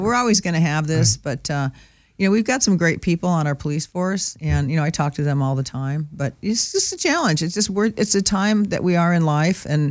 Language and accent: English; Midwest, United States; You know, I grew up in the Midwest. A lot of us are kind of like that.